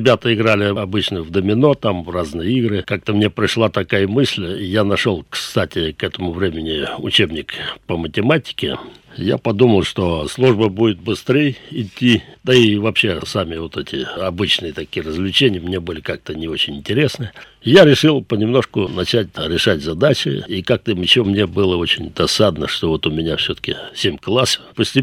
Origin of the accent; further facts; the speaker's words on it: Noginsk, Moscow Oblast, Russia; я коренной ногинец, родился в городе Ногинске